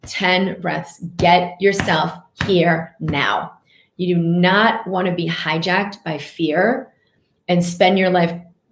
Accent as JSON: {"language": "English", "region": "Massachusetts", "country": "United States", "tie": "born or raised there", "lives_now": "Durango, United States", "said": "Cool, I grew up right outside of Boston. So I am now broadcasting from Durango, Colorado, a very, very beautiful place in the mountains."}